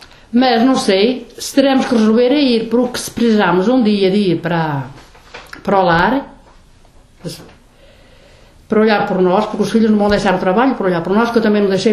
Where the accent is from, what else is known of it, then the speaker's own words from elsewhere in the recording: Portugal; moved away; Portugal é a minha terra, gosto de lá, tenho lá a minha raiz, mas gosto mais daqui.